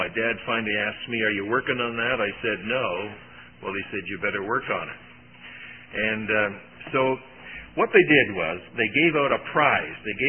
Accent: Toronto, Ontario, Canada; I was born in Toronto and attended Central Gospel Hall in the city of Toronto

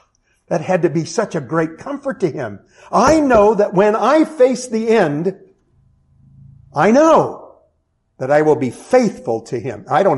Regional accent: Kansas City, Missouri, United States; there was a deep, deep affection and affirmation for the Kansas City Royals because I'm from Kansas City.

